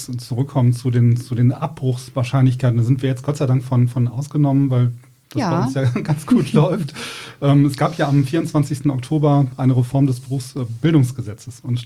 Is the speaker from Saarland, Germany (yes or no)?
no; North Rhine-Westphalia, Germany; now in Ruhr, Germany; Ich bin ja zugezogen ins Ruhrgebiet. Ich komme ja so aus dem Rheinland